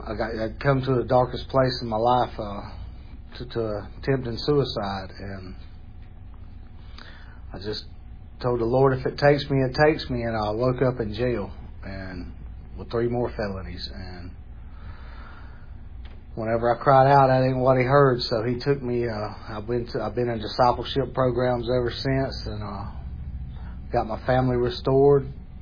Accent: Bonifay, Florida, United States; I'm from Bonifay, Florida, 46 years old.

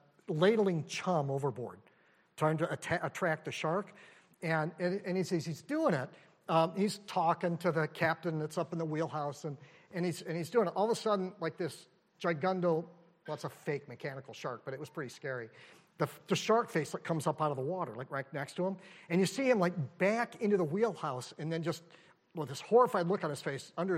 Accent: California, United States; I grew up in Southern California, and I brought this curse with me to New England.

